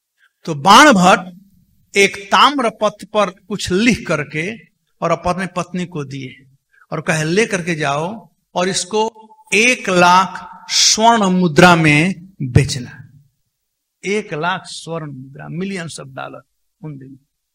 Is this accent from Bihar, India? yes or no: yes; Bihar, India; हमारे यहां बिहार में कहते हैं